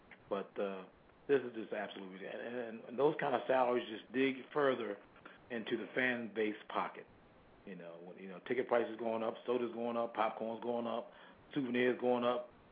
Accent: Maryland, United States; with their pick from my hometown favorite, Darius Heyward from Maryland, going to Oakland.

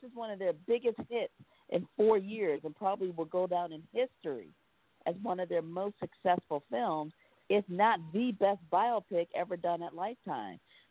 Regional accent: Detroit, Michigan, United States; Well, I'm from Detroit. I don't know if you guys knew that.

